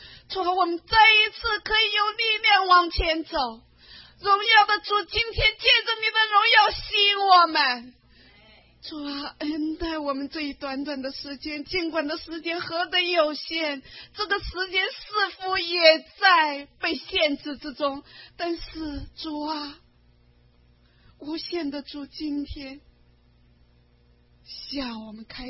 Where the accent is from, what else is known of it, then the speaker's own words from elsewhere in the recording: China; 但是呢，我们中国人呢，我们不认识父亲呢，我们不认识我们的爸爸。